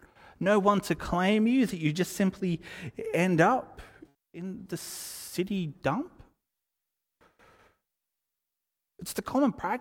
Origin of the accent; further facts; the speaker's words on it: Australia; you know, we're Australian, so, like, we do that occasionally